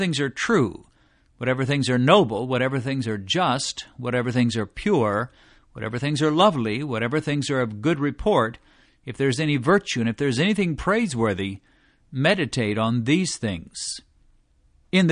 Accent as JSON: {"language": "English", "region": "Missouri", "country": "United States", "tie": "born or raised there", "said": "What a far cry from my own experiences growing up in Missouri, eating hamburgers and pizza, playing baseball, and watching Popeye and Mighty Mouse on television as a child"}